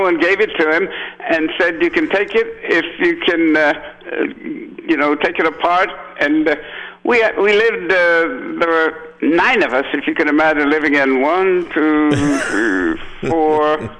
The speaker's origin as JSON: {"language": "English", "town": "San Francisco", "region": "California", "country": "United States", "tie": "born or raised there", "said": "And I'll be forever grateful to the gods for having me being born and raised there."}